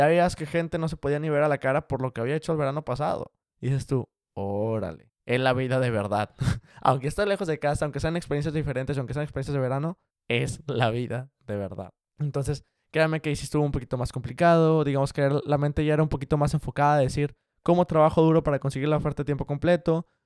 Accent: Mexico; now in Seattle, United States; somos mexicanos en Seattle, tenemos el internship de Microsoft.

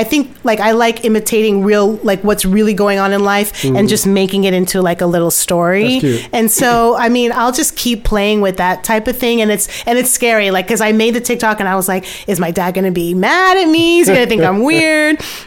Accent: Barbados; So I grew up in Barbados listening to all those hymns and stuff like that at my boarding school.

